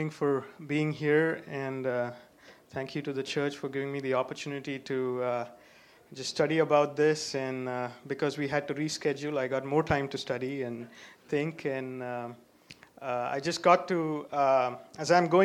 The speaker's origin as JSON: {"language": "English", "country": "India", "tie": "born or raised there", "moved": "as an adult", "lives_now": "United States", "said": "I grew up in India, and I completed my bachelor's degree in India and then came over to U.S. For graduate school."}